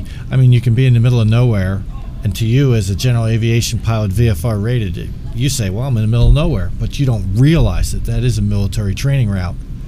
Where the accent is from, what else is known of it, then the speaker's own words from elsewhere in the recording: Philadelphia, Pennsylvania, United States; we're from the Philadelphia, Pennsylvania area